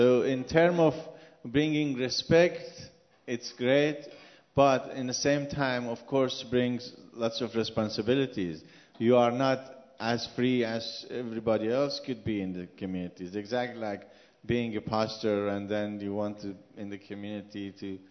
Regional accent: Iran; And I am from Iran. I don't know how many of you know Iran, but my son runs and shows the flag.

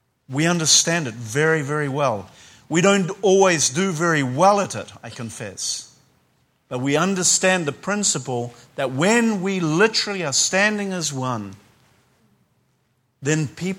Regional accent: New Zealand; accent: Kiwi; moved away as an adult; now in Israel; When I came to Israel, when I immigrated from New Zealand, you hear this funny Kiwi accent. When I immigrated nearly 30 years ago, in fact 27 years ago accurately, came to Israel, There's another Kiwi here?

